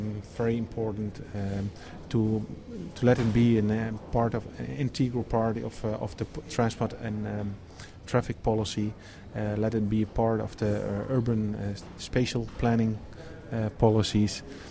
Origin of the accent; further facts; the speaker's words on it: Netherlands; English is a second language; I'm from the Netherlands.